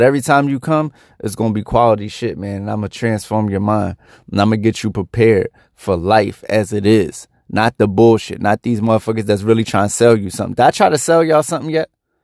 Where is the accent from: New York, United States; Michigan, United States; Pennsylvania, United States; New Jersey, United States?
Pennsylvania, United States; Philadelphia; I'm from Philly, bro.